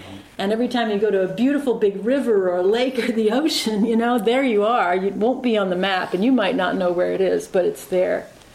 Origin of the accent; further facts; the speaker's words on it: Deerfield, Massachusetts, United States; I'm here from Deerfield, and as I said, leaving tomorrow morning.